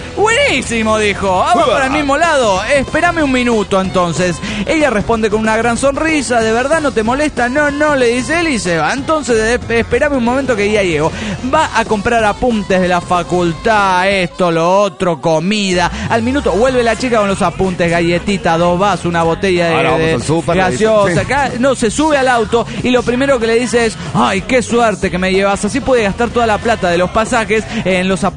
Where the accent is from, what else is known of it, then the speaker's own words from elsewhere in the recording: San Nicolás, Buenos Aires Province, Argentina; pero el viernes, yo el viernes me voy para San Nicolás, mi pueblo natal.